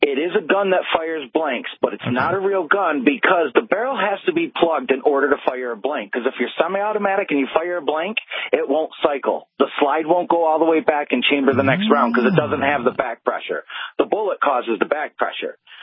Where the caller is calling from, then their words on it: Las Cruces, New Mexico, United States; Oh, Las Cruces, the most beautiful city in the world.